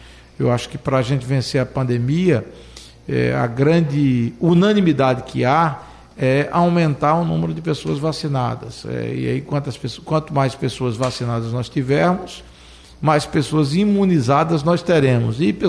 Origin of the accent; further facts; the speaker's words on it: Brazil; eu acho que como brasileiro o propósito e o objetivo maior tem que ser combater a pandemia